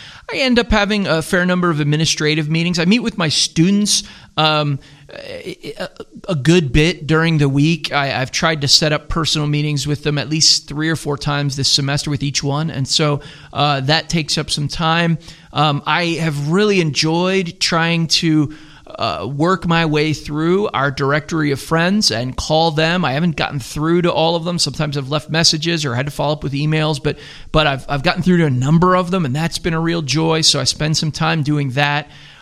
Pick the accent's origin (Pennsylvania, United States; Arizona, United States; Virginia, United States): Pennsylvania, United States; Philadelphia; now in Greenville, United States; We're both from the Philadelphia area, and we probably will never stop being Phillies fans, but we probably also want to stay in Greenville as long as we can.